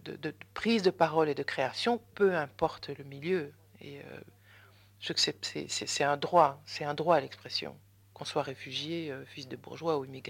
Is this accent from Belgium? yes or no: yes; Brussels, Belgium; Moi, à Bruxelles, j'habite Bruxelles, je suis bruxelloise